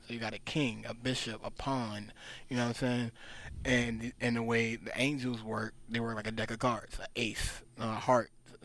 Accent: Baltimore, Maryland, United States; I grew up in Baltimore

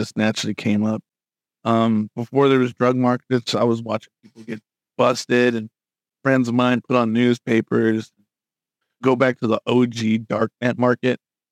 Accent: North Carolina, United States; I grew up in North Carolina, Vietnam, they called it. It was a rough town.

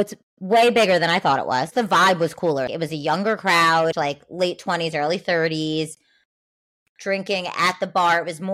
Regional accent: New York, United States; I am a New Yorker through and through and I love Long Beach.

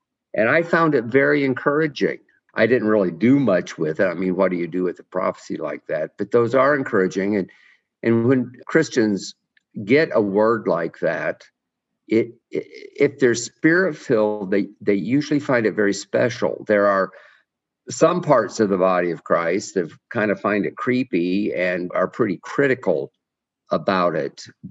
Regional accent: Lakeland, Florida, United States; The amazing thing is that I grew up in Lakeland, Florida. I lived on a street called Venetian Avenue, and our house number was 722.

